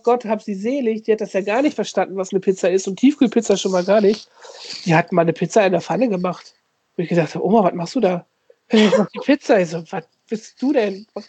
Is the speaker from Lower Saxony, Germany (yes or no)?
yes; Lower Saxony, Germany; Ich komme ja aus der Grenzregion Osnabrück, Ostwestfalen, so, ne?